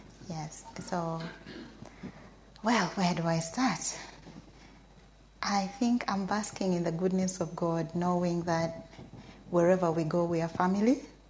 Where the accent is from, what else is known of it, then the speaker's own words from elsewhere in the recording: Uganda; I was born in Uganda, raised there.